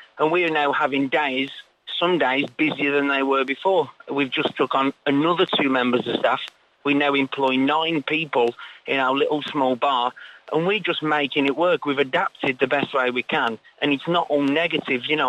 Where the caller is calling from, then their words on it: Benidorm, Valencian Community, Spain; in Benidorm.